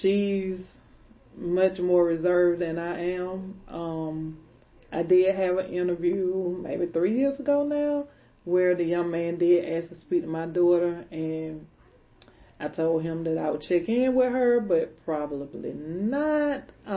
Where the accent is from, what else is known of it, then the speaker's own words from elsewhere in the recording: Athens, Georgia, United States; I grew up in Naylor B. Holmes, which is a part of the Athens Housing Authority. It's on the east side of Athens, and it's a housing project, very, very low-income area.